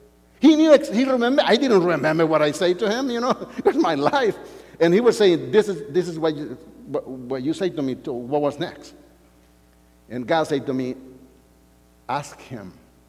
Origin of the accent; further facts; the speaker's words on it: El Salvador; English is a second language; moved away; because I'm from El Salvador. So I left El Salvador when the civil war exploded.